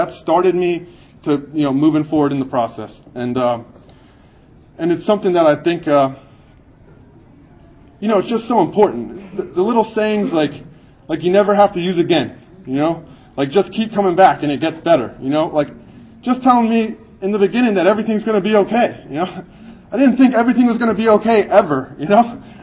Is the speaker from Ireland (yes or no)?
no; Pennsylvania, United States; I remember driving. I'm from Pennsylvania.